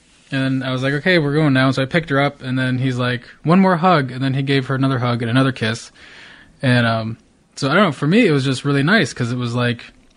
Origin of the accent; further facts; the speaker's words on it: Cahokia, Illinois, United States; I grew up in Cahokia, which was a pretty mixed town. In some of my classes, I was a minority in high school.